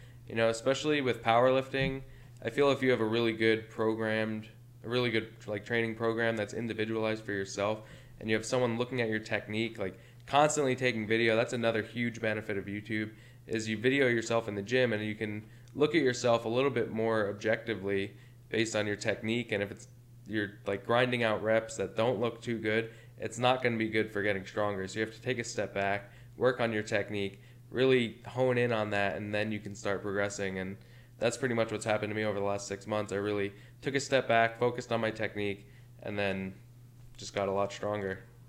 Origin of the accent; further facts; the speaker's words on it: New Jersey, United States; now in Buffalo, United States; We're originally from North Jersey.